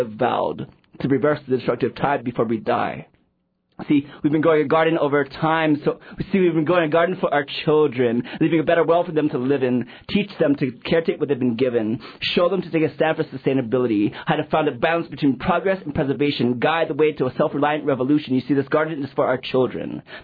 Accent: Hawaii, United States; Whether it's, you know, growing up as a Hawaiian kid in Hawaii, you know, going into the science and engineering field and studying nuclear physics

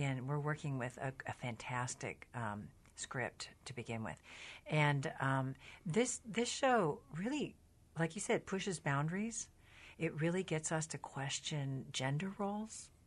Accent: Seattle, Washington, United States; I'm born and raised in Seattle, so I think about the Northwest.

